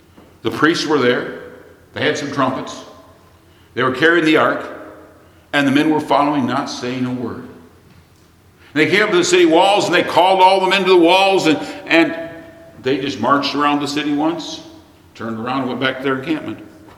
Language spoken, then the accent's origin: English; United States; accent: American; moved away; I'm from the States originally. I apologize for that. It's where my mother happened to be when I was born. I didn't have much choice in the matter. I learned to speak in the States. And because I learned to speak in the States, they say I have an American accent.